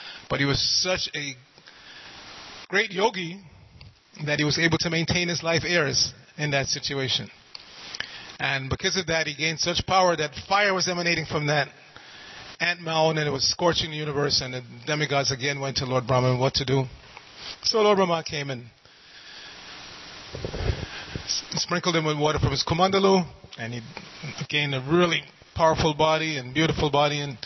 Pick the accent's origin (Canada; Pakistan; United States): United States; New York City, New York; I grew up in New York City, and I had friends from different, ethnic, racial backgrounds.